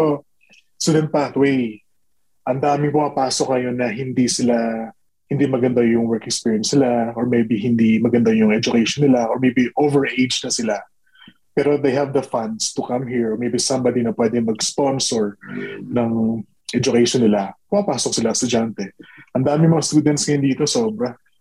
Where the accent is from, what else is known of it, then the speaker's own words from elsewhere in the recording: Bacolod, Western Visayas, Philippines; now in Canada; as a Bisaya, as a from Bacolod, na parang may pagka-probinsyano, parang ganoon.